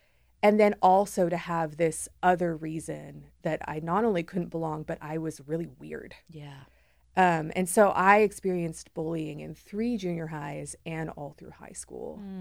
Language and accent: English; Scotland, United Kingdom; we grew up in Scotland. I have two siblings. My parents were there because of oil.